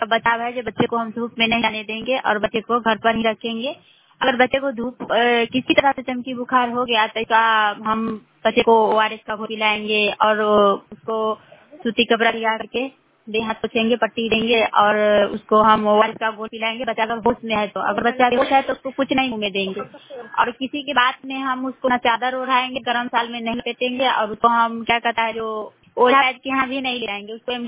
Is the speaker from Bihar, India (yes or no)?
yes; Muzaffarpur, Bihar, India; मैं मुजफ्फरपुर जिला से बोल रही हूँ, मुजफ्फरपुर की रहने वाली हूँ